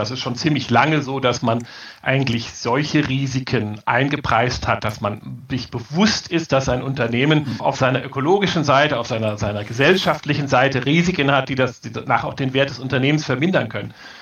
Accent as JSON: {"language": "German", "region": "Rhineland", "country": "Germany", "said": "ich komme aus dem Rheinland"}